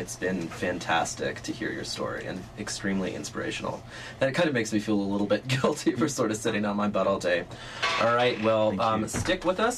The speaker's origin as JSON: {"language": "English", "region": "California", "country": "United States", "said": "in California, my home state."}